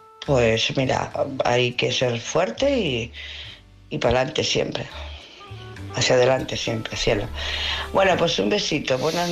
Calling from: Barcelona, Catalonia, Spain; de Barcelona.

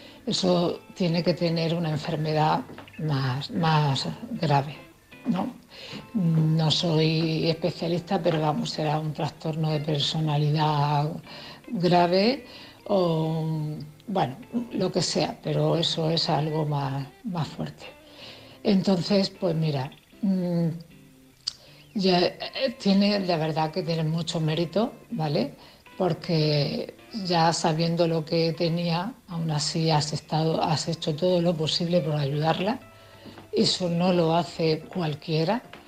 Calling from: Cartagena, Region of Murcia, Spain; de Cartagena.

